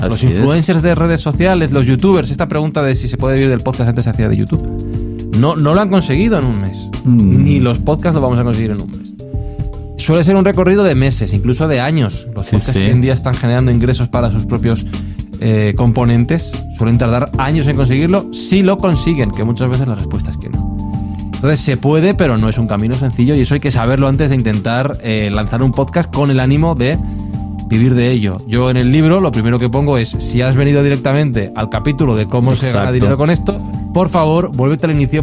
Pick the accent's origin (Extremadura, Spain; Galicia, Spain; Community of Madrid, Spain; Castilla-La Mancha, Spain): Community of Madrid, Spain; Madrid; yo vivo en Madrid, yo soy español y toda mi vida he vivido aquí.